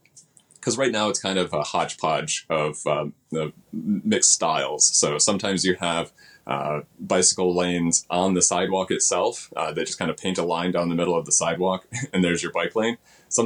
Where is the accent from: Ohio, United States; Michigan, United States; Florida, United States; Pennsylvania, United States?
Michigan, United States; now in Tokyo, Japan; I'm an American guy, originally from Michigan, and came out here about 20 years ago now